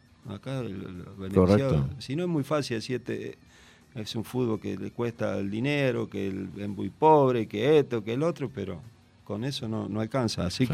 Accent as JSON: {"language": "Spanish", "region": "Córdoba", "country": "Argentina", "said": "pues yo soy de Córdoba, pienso ir a Buenos Aires a ver unos entrenamientos"}